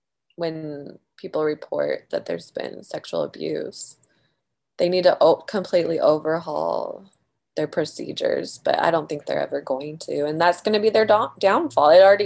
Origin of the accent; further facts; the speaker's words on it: Tacoma, Washington, United States; because I grew up in Tacoma, Washington, near Seattle. You know, it rains all the time.